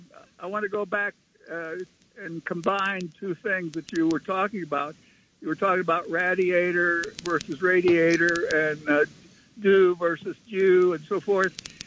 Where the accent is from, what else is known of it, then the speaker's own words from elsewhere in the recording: Texas, United States; Because I grew up in Texas, and my grandmother...